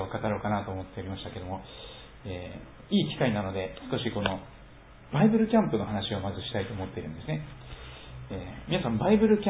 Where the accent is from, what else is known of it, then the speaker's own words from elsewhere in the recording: Kochi, Japan; born there; 私は四国の高知の生まれですから、雪はほとんど見ないんですけども